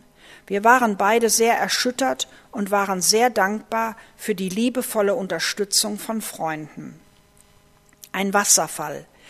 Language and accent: German; Canada; also born or lived in Germany; Ich bin in Deutschland geboren und als kleines Kind mit meiner Familie nach Kanada gezogen.